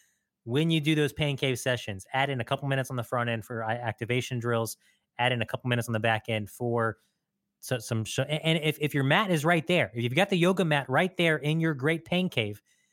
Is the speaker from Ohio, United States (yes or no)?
no; Texas, United States; I'm very passionate about this one, maybe because I'm a Texan.